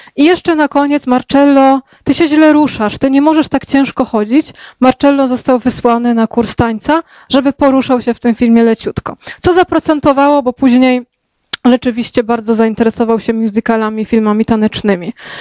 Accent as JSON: {"language": "Polish", "town": "Kraków", "region": "Lesser Poland", "country": "Poland", "tie": "born or raised there", "said": "niebawem w Krakowie będziemy gościć, więc Państwa bardzo też przy okazji serdecznie zapraszam do mojego rodzinnego miasta."}